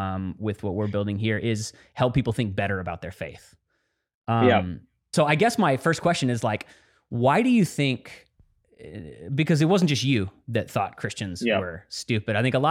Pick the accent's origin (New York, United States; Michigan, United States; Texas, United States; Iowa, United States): Texas, United States; Dallas; I grew up in Dallas, Texas. And at the time there was just tons of poker rooms.